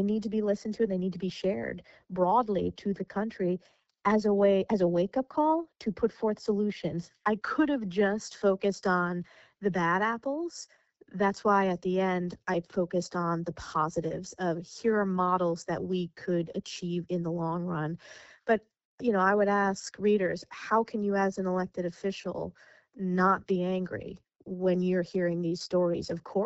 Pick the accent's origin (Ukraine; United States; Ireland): United States; New York; that's also the lens, is just as a New Yorker seeing this.